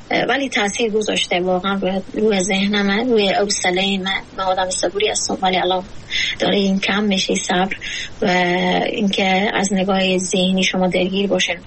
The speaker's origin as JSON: {"language": "Persian", "country": "Afghanistan", "tie": "born or raised there"}